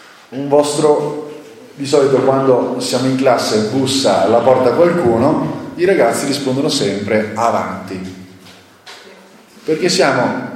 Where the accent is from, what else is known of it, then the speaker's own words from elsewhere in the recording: Veneto, Italy; Noi veneti l'abbiamo fatto.